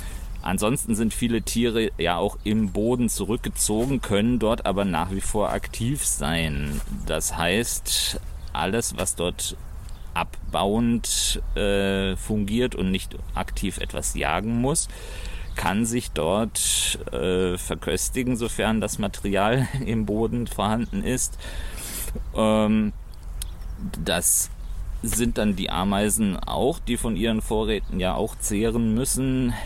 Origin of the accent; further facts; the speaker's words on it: Konstanz, Baden-Württemberg, Germany; Ich bin in Konstanz geboren, auch dort aufgewachsen und zur Uni gegangen